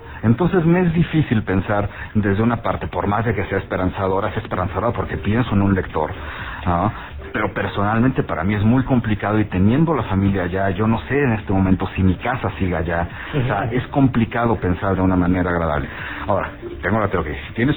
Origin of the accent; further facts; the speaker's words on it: Mexico; los que somos primera generación, de los que somos hijos de migrantes. Al final, yo en México sigo siendo el árabe, pero uh-huh. En Siria soy el mexicano.